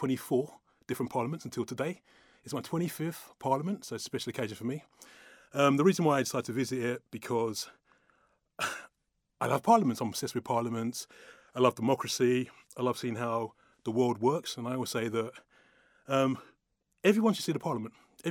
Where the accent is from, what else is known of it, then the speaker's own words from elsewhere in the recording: London, United Kingdom; I'm from London